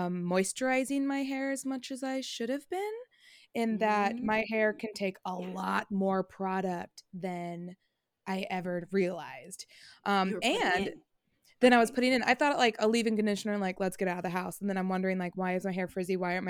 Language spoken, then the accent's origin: English; California, United States; I'm from the Bay.